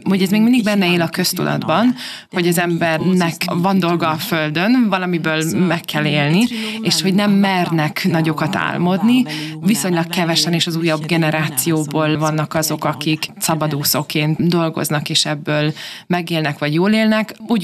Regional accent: Hungary; én Magyarországról való vagyok

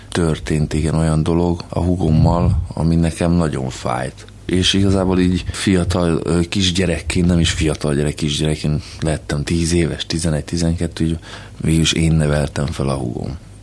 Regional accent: Budapest, Hungary; Budapesten nőttem föl, tehát nem volt nehéz ebbe beleesni.

